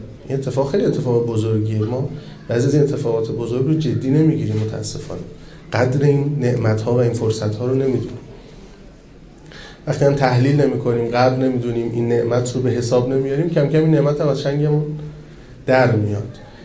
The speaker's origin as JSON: {"language": "Persian", "town": "Mashhad", "region": "Razavi Khorasan", "country": "Iran", "said": "آقا ما مشهدی هستیم"}